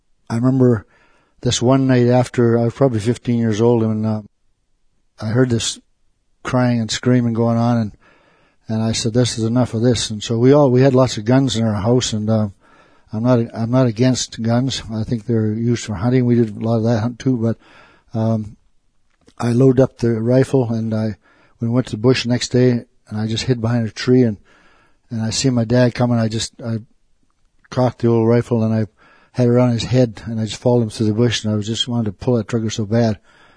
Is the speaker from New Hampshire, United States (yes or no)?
no; Maine, United States; I'm from Mohawk Tribe. My dad is from the Mohawk Tribe. And I came from Maine originally. And when I was born, on February 13th, 1939.